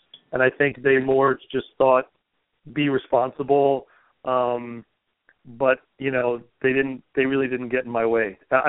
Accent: Philadelphia, Pennsylvania, United States; Steve Wolfe was a drummer I grew up with in Philly

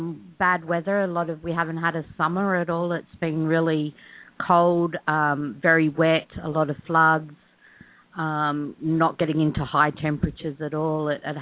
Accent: Australia; I'm from Australia.

